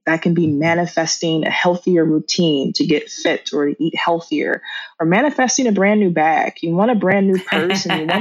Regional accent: United States; I already knew I'm an American author.

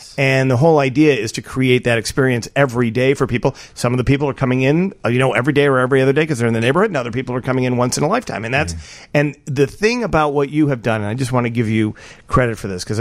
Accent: United States; listen, I'm an American, I like to buy American and all

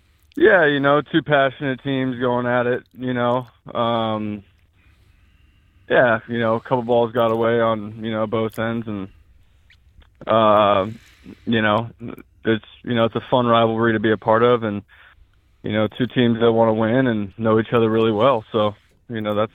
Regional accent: Alpine, California, United States; You know, growing up in Alpine, my dad was a big baseball fan, big Padre fan.

